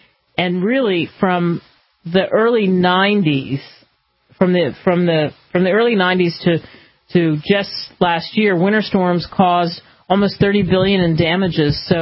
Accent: Cherry Hill, New Jersey, United States; Probably in my hometown, they'll probably see that, too, in Cherry Hill and, you know, all the way up Philadelphia and Trenton.

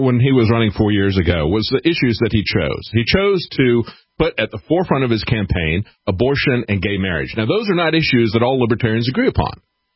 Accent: the South, United States; And as I pointed out, I grew up in the South. I've seen that kind of nonsense before

